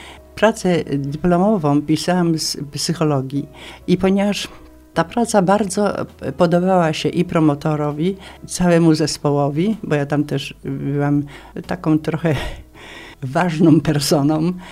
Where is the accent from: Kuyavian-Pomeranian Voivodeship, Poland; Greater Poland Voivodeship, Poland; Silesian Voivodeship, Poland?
Greater Poland Voivodeship, Poland; Kalisz; also born or lived in Kościelna Wieś; Urodziłam się w Kościelnej Wsi, piękna wieś, i tam przez 7 lat mieszkałam, nim poszłam do szkoły, a później już przeniosłam się do Kalisza, no i tak zostałam do dzisiaj.